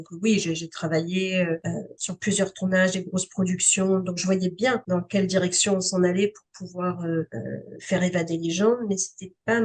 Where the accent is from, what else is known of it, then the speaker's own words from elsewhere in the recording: Toronto, Ontario, Canada; accent: European; Alors, moi, je suis torontoise de naissance, de cœur, éduquée et élevée dans cette ville-là, mais de parents français, d'où l'accent qui est plus européen que canadien.